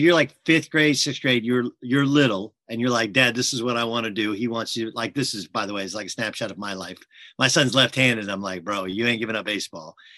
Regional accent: Milwaukee, Wisconsin, United States; born there; I was born in Milwaukee. I have a lot of friends from that part of, around there in Chicago, whatever, done some work there as well at times.

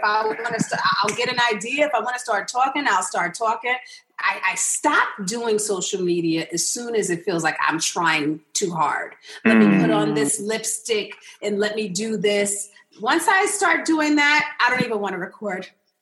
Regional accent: New York, United States; now in Los Angeles, United States; because I was scared to have kids in LA. I'm from New York. I didn't want to have any LA kids to be talking to me like that.

